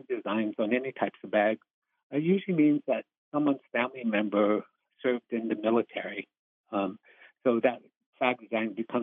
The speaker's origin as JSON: {"language": "English", "region": "South Dakota", "country": "United States", "tie": "born or raised there", "said": "I grew up on the Rosebud Reservation."}